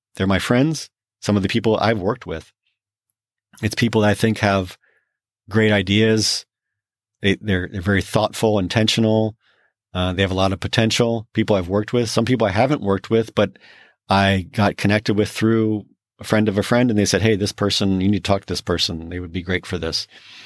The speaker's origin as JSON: {"language": "English", "country": "United States", "said": "I'm American. I can't pronounce it."}